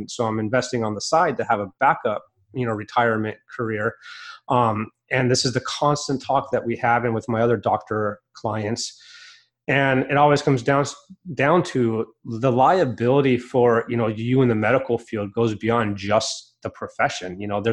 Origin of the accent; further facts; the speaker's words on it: Lake Tahoe, United States; So kind of the man behind the firm is I grew up in Lake Tahoe in the mountains, skier, snowboarder, you know, big outdoors guy.